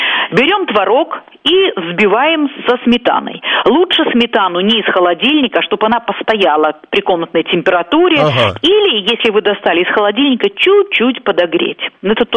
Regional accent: Belarus; Но мы, белорусы, на свой манер готовим ягодный чизкейк.

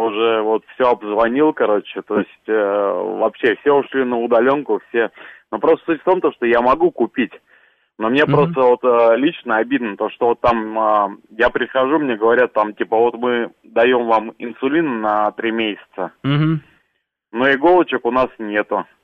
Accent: Moscow, Russia; Я из Москвы.

